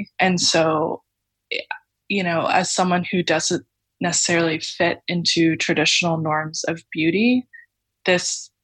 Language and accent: English; Texas, United States; So I grew up in Texas, and I remember, I think the first mullet I ever saw in person was in elementary school.